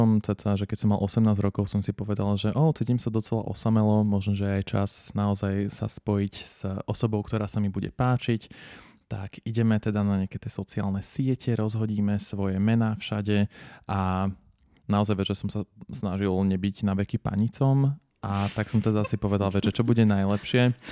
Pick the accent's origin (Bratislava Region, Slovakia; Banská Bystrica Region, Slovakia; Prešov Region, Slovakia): Bratislava Region, Slovakia; Bratislava; Som originálne z Bratislavy, z Podunajských Biskupíc. Aktuálne je tam geriatrická nemocnica, ale kedysi sa tam aj reálne rodili malé deti